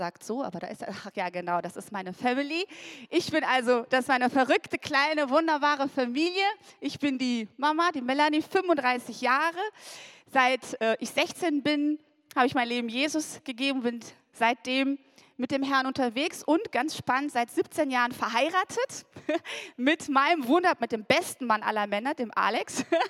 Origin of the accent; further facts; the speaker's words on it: Ennepetal, North Rhine-Westphalia, Germany; Ich komme aus Ennepetal.